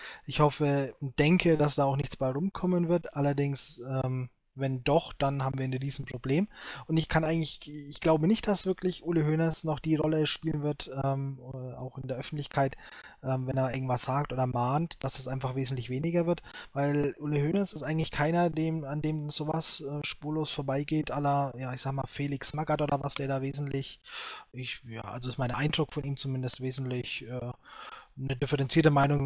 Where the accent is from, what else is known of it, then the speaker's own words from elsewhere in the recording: Bavaria, Germany; muss ich auch als Franke so sagen